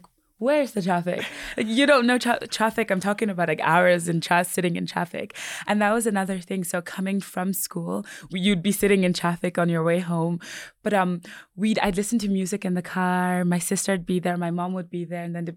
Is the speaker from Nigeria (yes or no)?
yes; Nigeria; now in Canada; We could talk about growing up in Nigeria.